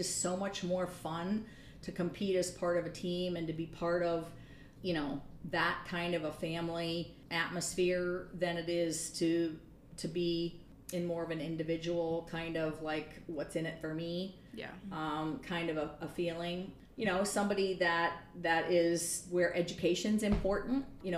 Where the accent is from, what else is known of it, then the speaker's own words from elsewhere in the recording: Saline, Michigan, United States; She grew up in my hometown of Saline.